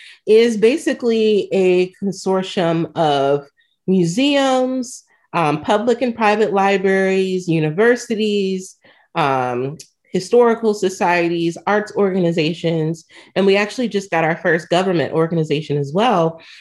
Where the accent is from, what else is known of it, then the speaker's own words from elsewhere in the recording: Ann Arbor, Michigan, United States; I grew up in Ann Arbor, Michigan.